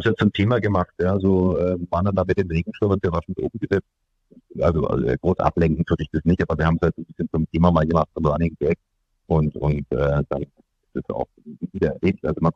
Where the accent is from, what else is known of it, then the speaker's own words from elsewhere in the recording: Bavaria, Germany; also born or lived in Nuremberg; ich bin im Landkreis Fürth aufgewachsen und in Nürnberg geboren.